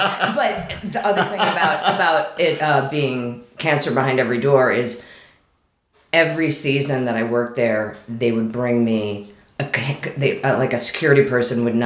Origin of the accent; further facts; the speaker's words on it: Michigan, United States; I'm from Michigan, mm-hmm. and I had to go home for Christmas